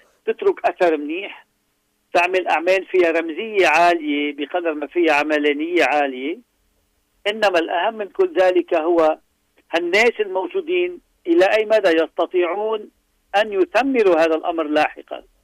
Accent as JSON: {"language": "Arabic", "country": "Lebanon", "said": "نحن كمسيحيين ونحن كلبنانيين ومشرقيين وعرب"}